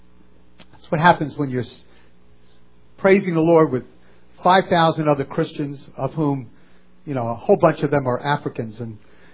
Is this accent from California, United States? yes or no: no; Manhattan, New York, United States; So I wore, because I'm from Manhattan, I wore a suit, you know.